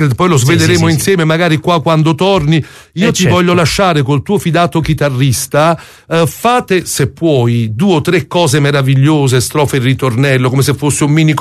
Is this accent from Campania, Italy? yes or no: yes; Campania, Italy; noi pazienti, io che sono campano, siamo pure stanchi